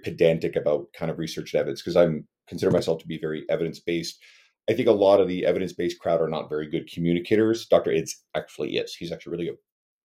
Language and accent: English; Canada; I'm Canadian.